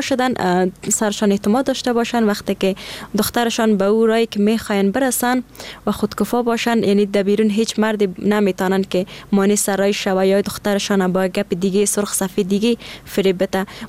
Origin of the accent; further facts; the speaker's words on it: Afghanistan; یگانه مشکلی که ما افغانا داریم همین شرایط است